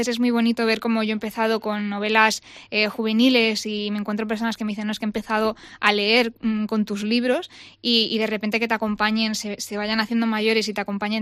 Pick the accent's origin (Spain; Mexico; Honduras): Spain; Madrid, Community of Madrid; born there; Yo soy nacida en Madrid de padres zamoranos.